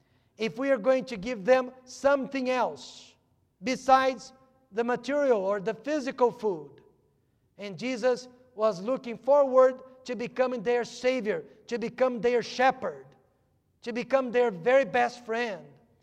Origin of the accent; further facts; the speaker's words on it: Brazil; English is a second language; now in United States; If I could only fix my accent. But I want to be just like you when I'm here. And I want to be a Brazilian when I'm there.